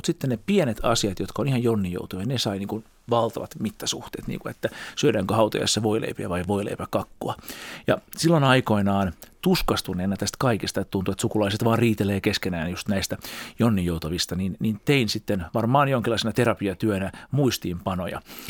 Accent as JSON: {"language": "Finnish", "town": "Porvoo", "region": "Uusimaa", "country": "Finland", "tie": "born or raised there", "said": "tällaisesta keskiluokkaisesta porvolaiskodista, kun olin kotoisin alemman keskiluokan perheestä, missä äiti oli opettaja ja isä oli faktori"}